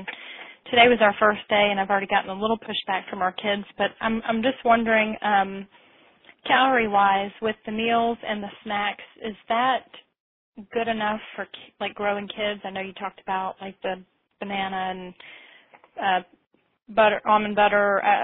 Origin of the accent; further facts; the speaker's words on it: Indianapolis, Indiana, United States; I am from Indianapolis, but I don't recognize that name.